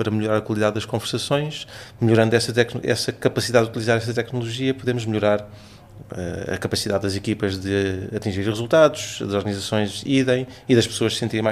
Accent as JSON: {"language": "Portuguese", "town": "Sesimbra", "region": "Setúbal", "country": "Portugal", "said": "sou um peixito, quer dizer que sou de Sesimbra"}